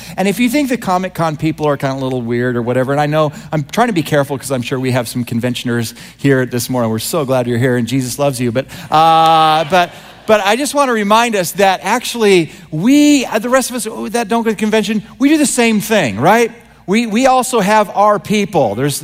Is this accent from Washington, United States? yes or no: yes; Vancouver, Washington, United States; How many of you are from the great state of Washington, particularly the Vancouver area, my hometown?